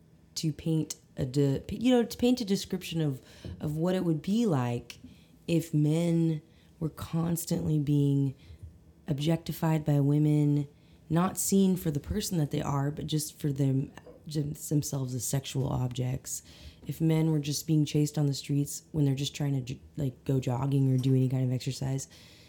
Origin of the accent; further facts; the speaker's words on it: Eureka Springs, Arkansas, United States; Well, I'm originally from Eureka Springs area, okay, which is in the Ozarks